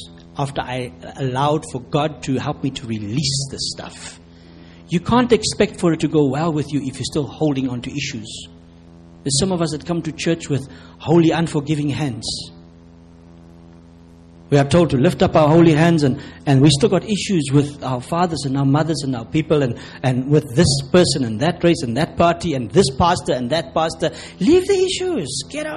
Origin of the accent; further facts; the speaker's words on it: Cape Town, Western Cape, South Africa; growing up in Cape Town, we have a lot of sand.